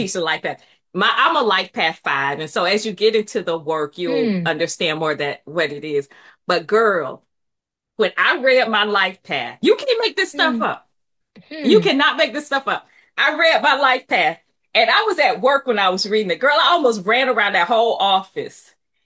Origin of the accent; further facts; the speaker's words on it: Alabama, United States; When I came here to go to school, I came from Alabama. I'm green as everything.